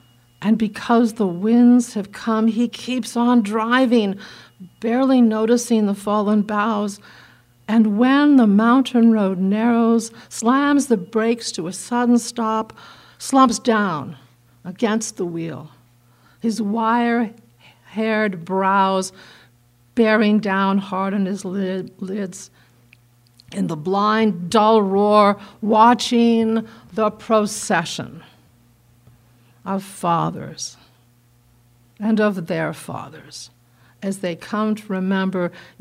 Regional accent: Los Angeles, California, United States; So this is a more personal one. I grew up in Los Angeles.

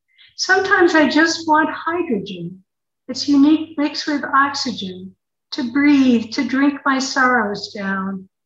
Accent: Boston, Massachusetts, United States; So I grew up in Boston, and one of the big stores in downtown Boston was Filene's.

